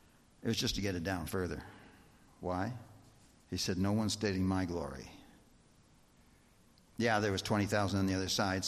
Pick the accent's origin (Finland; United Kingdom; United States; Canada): Canada; There are certain things that come with being Canadian that you expect, right?